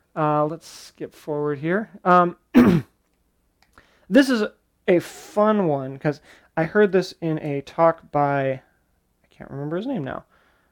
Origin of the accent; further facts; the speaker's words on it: Pennsylvania, United States; Because, you know, we were in Michigan. I'm from Pennsylvania.